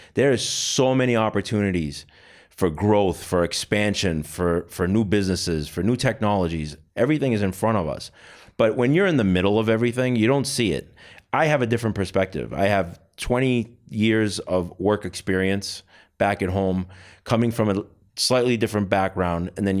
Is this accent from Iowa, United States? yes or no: no; Boston, Massachusetts, United States; now in Armenia; They knew I was a guy from Boston mm-hmm. that came to Hayastan and opened up a business.